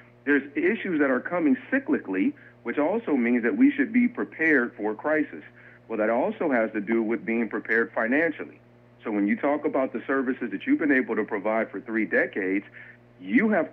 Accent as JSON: {"language": "English", "town": "Detroit", "region": "Michigan", "country": "United States", "tie": "born or raised there", "said": "now I come from Detroit, and so as I was born and raised in Detroit, almost everyone worked at one of the factories of the Big Three."}